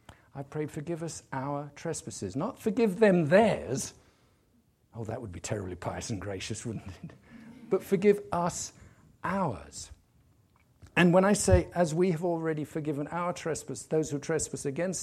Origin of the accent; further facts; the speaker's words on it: England, United Kingdom; Then, because I'm English, I can pray for European marriages.